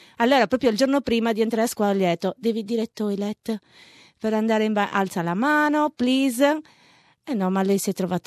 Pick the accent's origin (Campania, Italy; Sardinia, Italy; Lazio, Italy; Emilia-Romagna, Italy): Sardinia, Italy; noi siamo sardi, da noi comunque non ci sono, non è come le grandi città, noi viviamo poi in un paesino